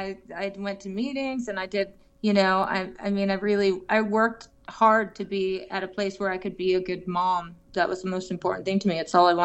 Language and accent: English; Massachusetts, United States; Oh, yeah. I grew up in Massachusetts.